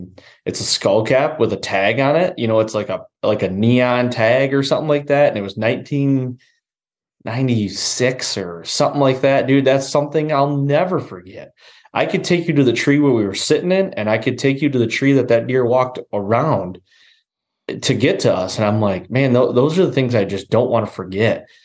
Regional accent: Michigan, United States; I'm so glad that I grew up here in Michigan.

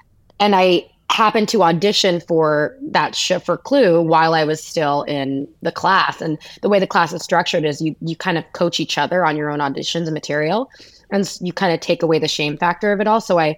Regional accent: Haiti; first language French; English is a second language; It also helps that I am Haitian, so French was my first language.

